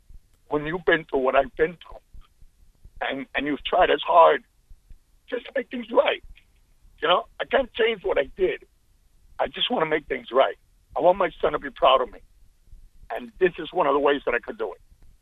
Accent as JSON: {"language": "English", "country": "United States", "said": "I love being an American. I'm Cuban-American, and I love this country, and I love the whole process of voting."}